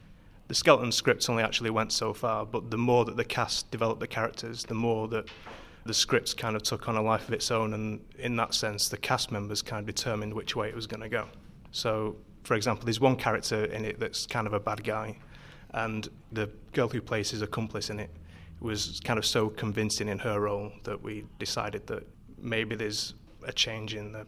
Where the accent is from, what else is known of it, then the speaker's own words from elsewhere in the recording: Manchester, North West England, United Kingdom; I'm a writer from Manchester.